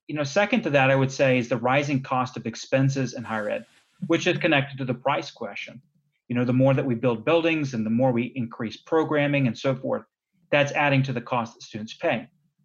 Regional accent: Jacksonville, Florida, United States; So I grew up in North Florida, just around the Jacksonville, Florida area

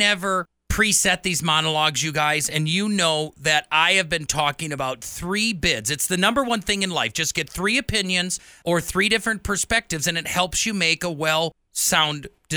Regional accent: Wisconsin, United States; born there; also born or lived in La Crosse; I was born in Wisconsin, but went to school in La Crosse, where that was founded.

